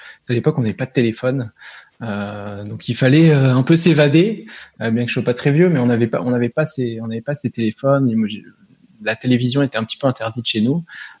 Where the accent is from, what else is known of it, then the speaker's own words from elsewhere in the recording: Nancy, Grand Est, France; Non, on est du nord-est, à Nancy, plus exactement. Ouais. Donc un petit peu loin des montagnes, bien qu'il y ait les Vosges pas très loin.